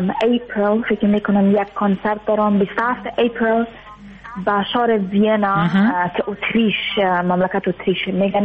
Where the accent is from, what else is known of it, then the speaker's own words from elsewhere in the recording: Afghanistan; از افغانستان آمدم، یک دو سه ماه میشه